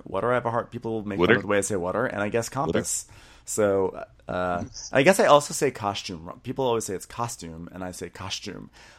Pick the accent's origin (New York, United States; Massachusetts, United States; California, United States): New York, United States; I say compass because I'm from New York.